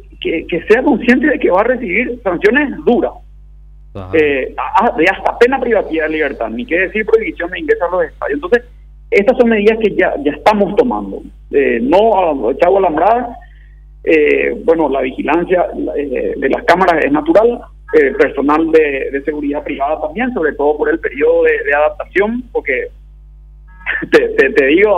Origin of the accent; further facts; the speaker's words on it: Paraguay; nosotros en Paraguay